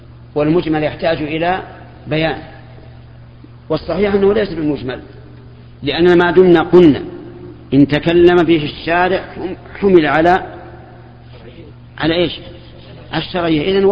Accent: Najd, Saudi Arabia; أما عندنا في نجد فالشاة هي الأنثى من الضأن

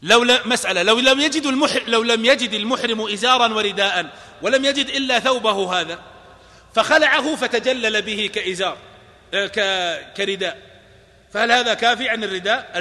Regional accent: Najd, Saudi Arabia; فنلحق بها ما يسمى عندنا في نجد بالدقلة

